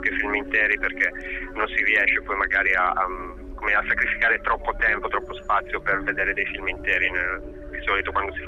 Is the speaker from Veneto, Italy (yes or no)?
no; Nuoro, Sardinia, Italy; born there; moved away as an adult; now in Milan, Italy; Sì, sono nato a Nuoro, e mi sono trasferito a Milano per studiare e poi per lavorare.